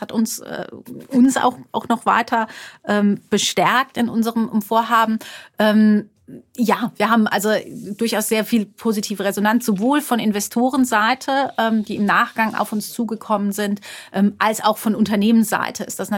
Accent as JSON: {"language": "German", "town": "Karlsruhe", "region": "Baden-Württemberg", "country": "Germany", "said": "ich komme aus Karlsruhe ursprünglich, Karlsruhe wäre vielleicht eine Alternative gewesen."}